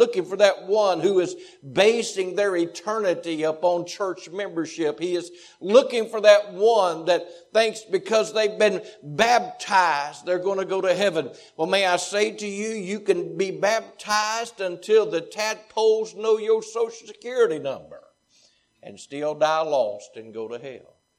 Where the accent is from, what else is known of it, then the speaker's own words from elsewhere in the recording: Bassett, Virginia, United States; I grew up in Bassett, Virginia.